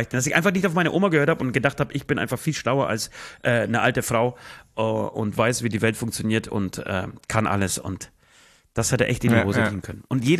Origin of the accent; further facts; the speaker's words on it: Poland; Urlaubsbild aus Polen. Euch einfach mal meine Heimat zeigen.